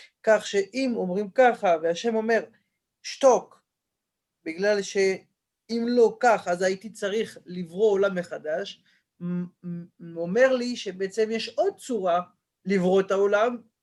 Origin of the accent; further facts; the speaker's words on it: France; Hebrew is a second language; אבל אני צרפתי, ככה מדברים בצרפתית.